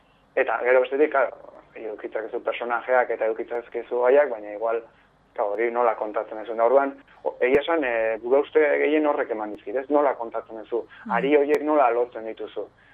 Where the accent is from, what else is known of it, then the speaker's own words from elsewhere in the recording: San Sebastián, Basque Country, Spain; ni Donosti gara naiz, hemen bizi izan naiz, ba, hemen jaio nintzen, da hemen bizi izan naiz, ba, urte hauetan